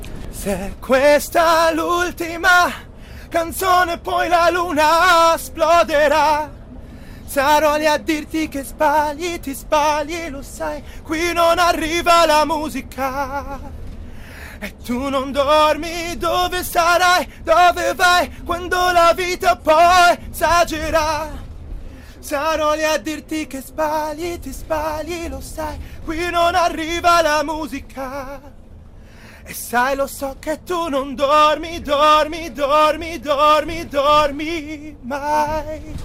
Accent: Malta; sono maltese principariamente

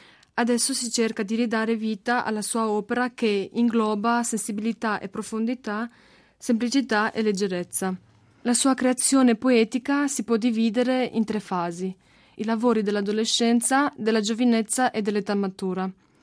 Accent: Romania; vengo dalla Romania.

